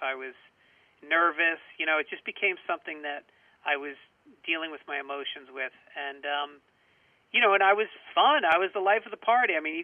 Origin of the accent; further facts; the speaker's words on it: Tarrytown, New York, United States; well, I grew up in Tarrytown, but my parents were both, you know, Bronx Irish.